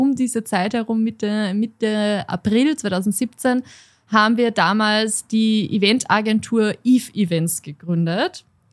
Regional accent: Upper Austria, Austria; now in Vienna, Austria; Ich bin keine gebürtige Wienerin, sondern komme aus Oberösterreich

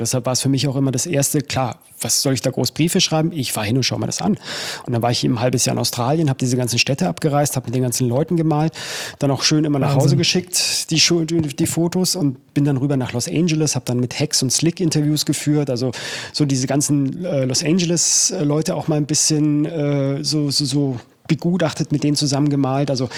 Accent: Munich, Bavaria, Germany

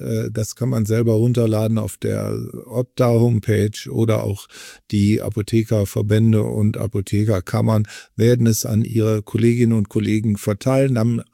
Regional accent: Düsseldorf, North Rhine-Westphalia, Germany; in meiner Heimatstadt Düsseldorf

